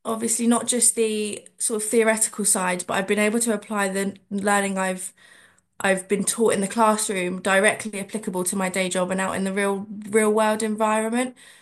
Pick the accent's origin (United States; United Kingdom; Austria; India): United Kingdom; Ashford, South East England; I'm from Ashford in Kent, but I work out of Tunbridge.